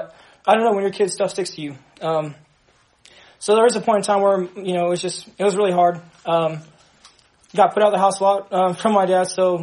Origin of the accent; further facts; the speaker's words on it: Dallas, Texas, United States; So I grew up in, I was born in Dallas, Texas, and I have a twin brother.